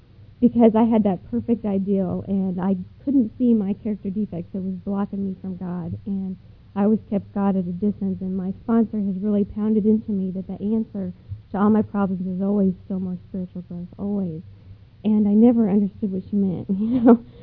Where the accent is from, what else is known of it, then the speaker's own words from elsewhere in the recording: Denver, Colorado, United States; I'm originally from Denver, and at night I used to wear, like black leather.